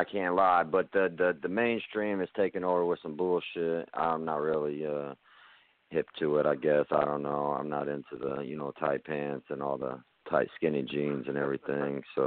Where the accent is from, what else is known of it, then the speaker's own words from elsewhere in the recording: Chicago, Illinois, United States; I'm from Chicago, Illinois, North Side